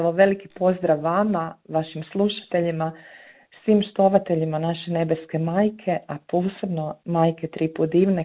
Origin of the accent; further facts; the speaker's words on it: Gornje Plavnice, Bjelovar-Bilogora County, Croatia; Mm-hmm. Dolazimo iz Gornjih Plavnica, znači okolica Bjelovara, nekih 4,5 km van grada.